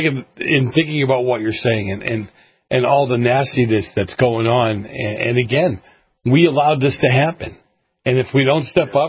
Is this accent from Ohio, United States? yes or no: no; Boston, Massachusetts, United States; I grew up in Boston and grew up in the New England area